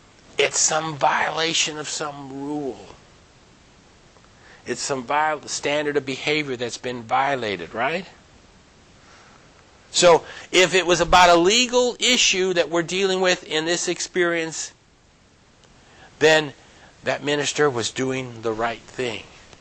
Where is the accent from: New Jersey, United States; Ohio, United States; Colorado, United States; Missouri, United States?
New Jersey, United States; I grew up in New Jersey, northwest New Jersey, Garden State Academy. It was an Adventist kind of little community